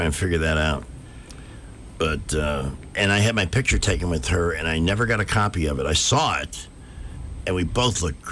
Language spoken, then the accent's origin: English; Chicago, Illinois, United States; I'm from Chicago. There's 500,000 poles there, buddy.